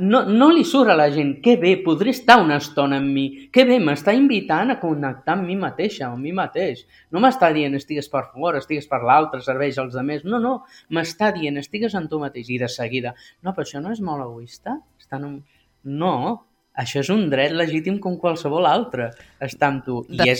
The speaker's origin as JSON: {"language": "Catalan", "region": "Catalonia", "country": "Spain", "lives_now": "Barcelona, Spain", "said": "Que venim de l'Empordà i ens plantem a Barcelona, clar, rebem xocs"}